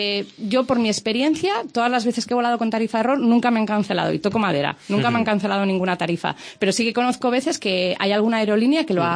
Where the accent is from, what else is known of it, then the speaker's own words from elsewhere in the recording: Santander, Cantabria, Spain; De Santander.